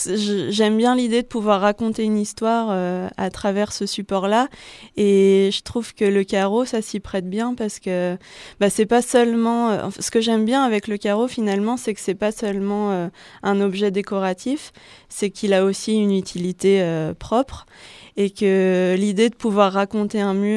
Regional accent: Lille, Hauts-de-France, France; now in Die, France; moi, je viens de Lille. J'ai passé 3 ans à Lille. Et donc c'est vrai que je suis arrivée ici à Die par hasard l'année dernière.

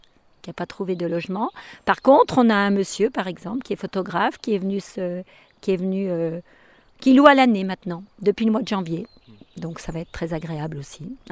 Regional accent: Lyon, Auvergne-Rhône-Alpes, France; Alors nous, on est lyonnais, et en fait, ça fait 17 ans qu'on a acheté une maison ici.

